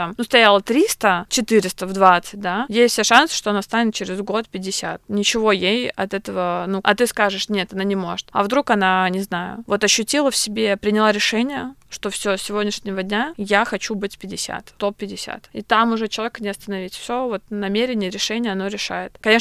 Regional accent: Minsk, Belarus; Антон знаю хорошо, мы росли тоже вместе в Минске.

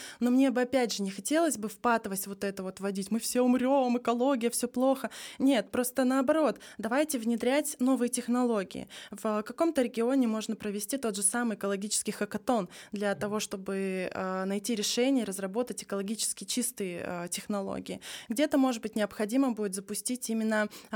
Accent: Kazakhstan; moved away as an adult; now in Russia; я вообще сама родом с Казахстана. И в 24 года как раз я переехала в Россию

